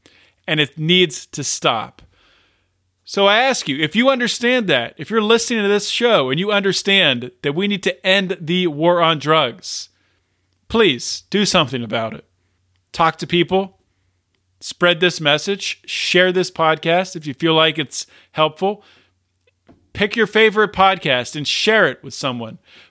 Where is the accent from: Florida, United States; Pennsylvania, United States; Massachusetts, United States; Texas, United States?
Pennsylvania, United States; I see in Pennsylvania right here, my home state, I see an opioid crisis that is killing people.